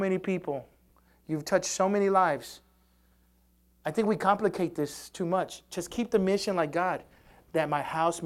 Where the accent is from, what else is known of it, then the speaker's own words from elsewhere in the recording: Houston, Texas, United States; I'm from Houston, amen.